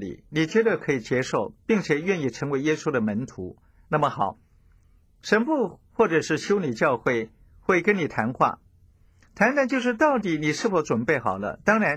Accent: China; 我想我们中国人在危机的时候，我们常常会喊天哪，我的天哪

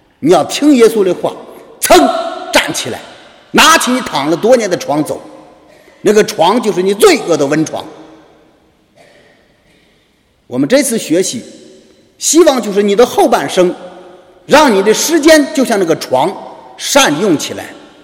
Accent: China; 我们中国人说的话什么？不是一家人，不进一家门。

